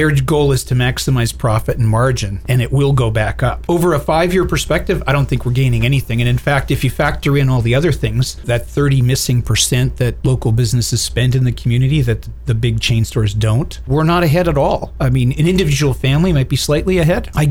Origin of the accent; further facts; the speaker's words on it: Stittsville, Ontario, Canada; also born or lived in Toronto; but I can tell you where I grew up in Stittsville, Ontario, in the 60s and 70s, we had the same kind of thing happen, destroyed the downtown.